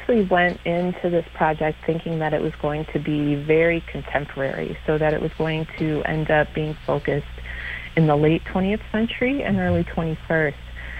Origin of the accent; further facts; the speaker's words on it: Midwest, United States; I went to McAllister College in St. Paul, and I'm a Midwesterner.